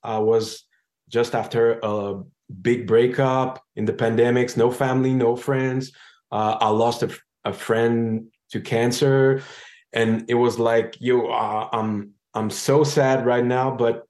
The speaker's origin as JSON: {"language": "English", "region": "Catalonia", "country": "Spain", "said": "We met in Montreal. I'm from Catalonia."}